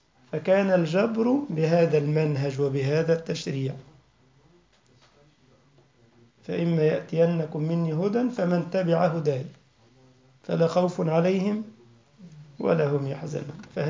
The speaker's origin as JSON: {"language": "Arabic", "country": "Egypt", "said": "منذ أسبوع كان لنا تلميذة عندنا في مصر كنت أدرسها صغيرة جدا"}